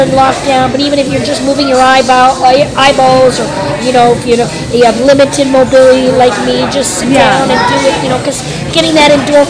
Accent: Manitoba, Canada; I know I've been here, because I grew up in Manitoba, my family would come across the border on occasion.

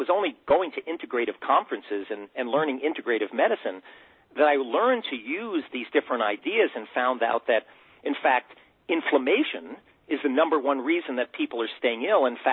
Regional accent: Queens, New York, United States; now in Poughkeepsie, United States; I'm normally from Bayside, Queens. You know, and I decided, oh, it would be nice to move to the river and the mountains. So I moved upstate, about 2 hours into the Hudson Valley near Poughkeepsie, New York.

